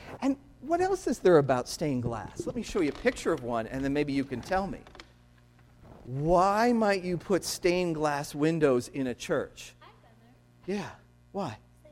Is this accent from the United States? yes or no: yes; Illinois, United States; I come from Illinois, so I can say that.